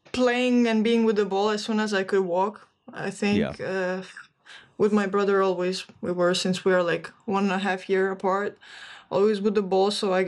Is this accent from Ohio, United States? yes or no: no; Virginia, United States; born there; Specifically, I was born in Virginia, but I just say like to the non-Americans that it's Washington, D.C., because I don't think a lot of people would know where that is.